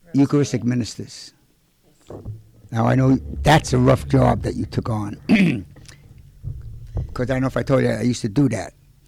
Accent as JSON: {"language": "English", "town": "Brooklyn", "region": "New York", "country": "United States", "said": "I'm from Brooklyn, you know, so my pronunciations are off all the time."}